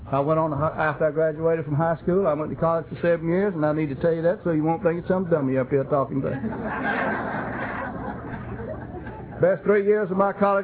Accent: Manning, South Carolina, United States; My mom and I lived in a little old small white frame house in Manning, South Carolina.

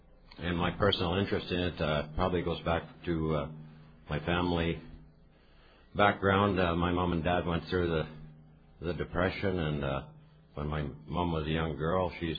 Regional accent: Manitoba, Canada; I'm from Area 80, Manitoba, which is dead center of Canada. I live about 60 miles from the dead center of Canada.

